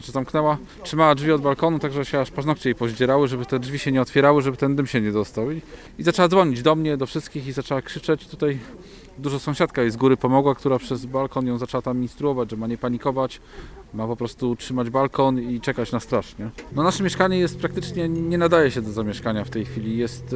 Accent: Poznań, Greater Poland Voivodeship, Poland; Pochodzę z Poznania, mieszkam u mojej mamy w tej chwili.

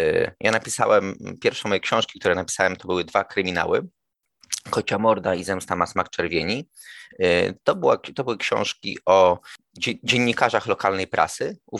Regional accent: Piaseczno, Masovian Voivodeship, Poland; swojemu ukochanemu miastu, w którym żyję, jakby też się urodziłem w Piasecznie i prowadzę tę gazetę, jestem z tym miastem związany.

